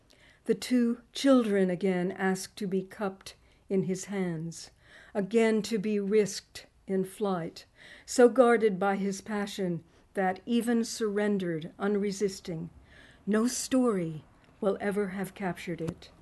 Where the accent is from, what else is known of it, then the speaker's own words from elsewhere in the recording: Texas, United States; I grew up in Texas. There were a lot of holy rollers in Texas with tents that near the country club my family belonged